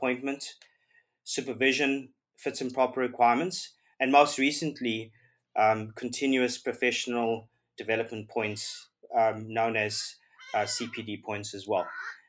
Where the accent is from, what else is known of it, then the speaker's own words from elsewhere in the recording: Durban, KwaZulu-Natal, South Africa; I grew up on the East Coast in Durban.